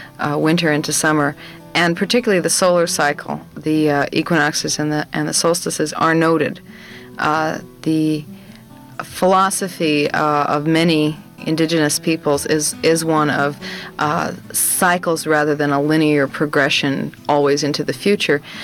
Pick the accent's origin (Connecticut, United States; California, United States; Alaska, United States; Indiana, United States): Alaska, United States; Anchorage; now in Fairbanks, United States; I grew up in Anchorage, and we have much more extreme conditions here in Anchorage.